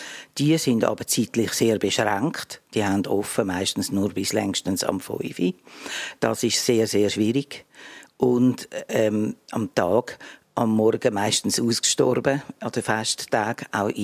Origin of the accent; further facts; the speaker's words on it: Zurich, Switzerland; accent: Zurich dialect; now in Basel, Switzerland; Ich habe zwar einen Zürcher Dialekt, aber ich bin in Basel gestrandet.